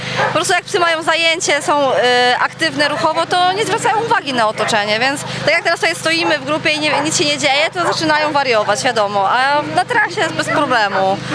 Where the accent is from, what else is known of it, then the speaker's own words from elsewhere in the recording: Jelcz-Laskowice, Lower Silesian Voivodeship, Poland; przyjechałam z Jelcza Laskowic, to jest taka mała miejscowość pod Wrocławiem.